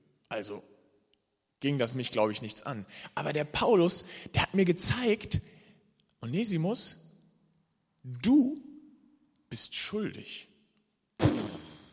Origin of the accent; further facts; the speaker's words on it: Lower Saxony, Germany; Und ursprünglich komme ich aus Ostfriesland. Und jetzt sind wir halt hier nach in Nordosten gezogen.